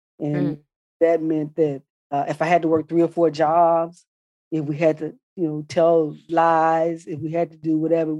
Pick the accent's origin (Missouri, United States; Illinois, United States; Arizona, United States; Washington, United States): Illinois, United States; Chicago; because I was raised in Chicago and I only came to Arkansas during the summertime to visit my grandmother.